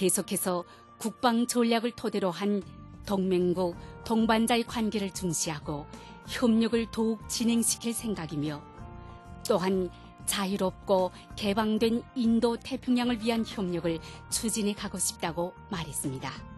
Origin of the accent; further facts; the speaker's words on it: North Korea; now in Japan; 제가 북조선에서 왔다는 것을 알게 된 학교의 선생님은